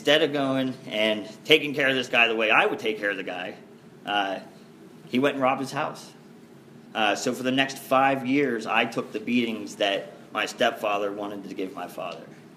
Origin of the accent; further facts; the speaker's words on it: Akron, Ohio, United States; also born or lived in Brunswick, Georgia; So my first memories of life, actually, although I grew up in Ohio outside of Akron, was in Brunswick, Georgia.